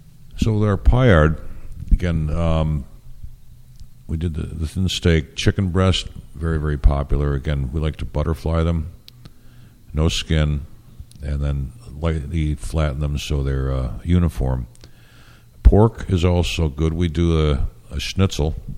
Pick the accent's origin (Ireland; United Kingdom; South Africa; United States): Ireland; I'm Irish. I like potatoes.